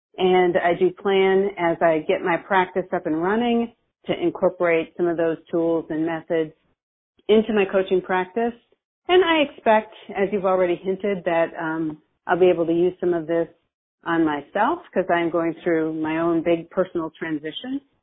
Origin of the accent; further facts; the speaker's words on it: Houston, Texas, United States; I'm from Houston, and I recently retired.